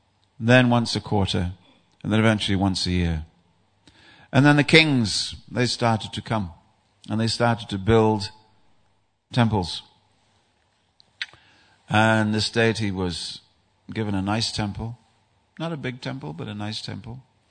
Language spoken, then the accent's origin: English; England, United Kingdom; And being an Englishman, of course, you put your hand out the window to pat the dog.